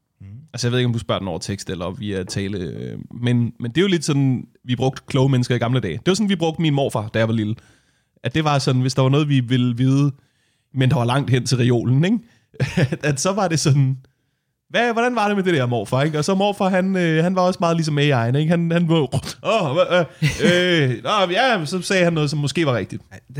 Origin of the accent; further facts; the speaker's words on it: Værløse, Capital Region of Denmark, Denmark; Jeg er fra Værløs, vi er ikke så langt.